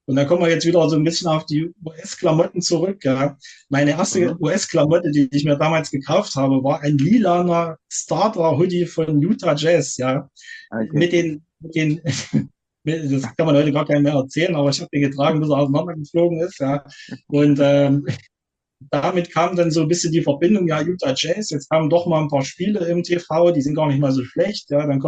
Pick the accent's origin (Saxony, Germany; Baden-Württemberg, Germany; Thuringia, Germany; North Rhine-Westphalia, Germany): Thuringia, Germany; born there; komme gebürtig aus Nordthüringen, Gefolserkreis, wer das vielleicht kennt. Ich hatte es mit ein paar Zwischenstationen jetzt doch wieder nach Thüringen vor 12 Jahren verschlagen, wohne dort in der Nähe von Arnstadt, also ein bisschen in der Mitte von Thüringen, im ländlichen Bereich